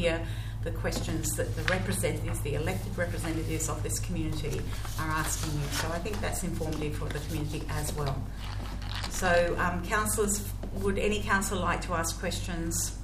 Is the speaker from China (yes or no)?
no; Queensland, Australia; I grew up in Queensland